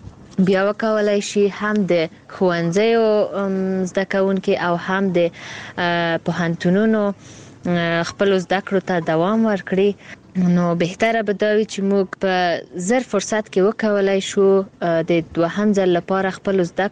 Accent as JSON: {"language": "Pashto", "region": "Herat", "country": "Afghanistan", "said": "زه پښتنه یم، هرات ولایت څخه."}